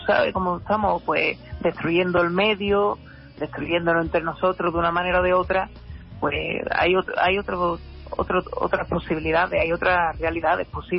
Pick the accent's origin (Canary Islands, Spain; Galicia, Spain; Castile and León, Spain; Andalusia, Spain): Andalusia, Spain; Aquí, de vuelta por mi tierra